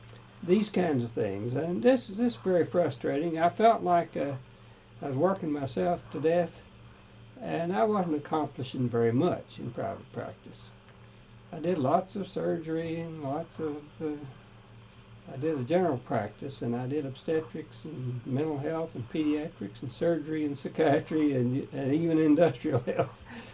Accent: Kentucky, United States; also born or lived in McCreary County, Kentucky; I was born on the Smithtown Ridge in McCrory County, and but my father moved his family to a farm in the north part of Pulaski County, and I attended school at Science Hill there.

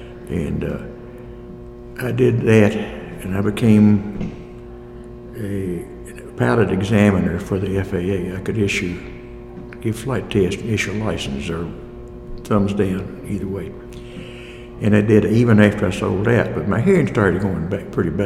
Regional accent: Gracie Lake, United States; born there; I was born here in Montgomery County, Gracie Lake.

